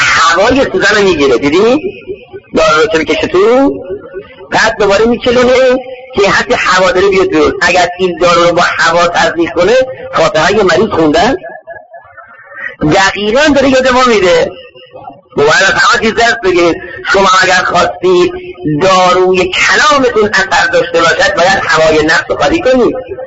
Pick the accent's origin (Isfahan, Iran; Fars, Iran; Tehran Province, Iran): Isfahan, Iran; میومد اصفهان تو شهر خودمون